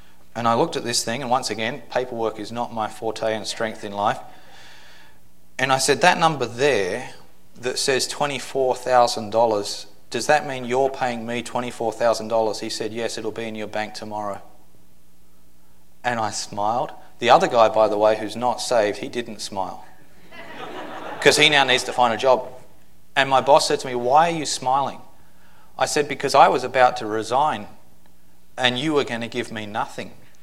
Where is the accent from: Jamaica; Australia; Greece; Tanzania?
Australia; now in United States; My birthday, by coincidence, I'm an Australian who was destined. I was destined to become an American.